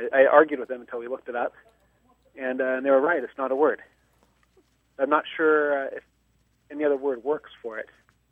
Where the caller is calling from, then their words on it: China Lake, California, United States; I'm calling from China Lake, California right now.